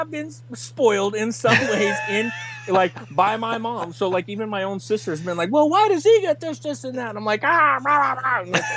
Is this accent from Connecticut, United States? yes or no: no; Los Angeles, California, United States; Even though I grew up in Los Angeles, people are like, well, you should be used to the heat.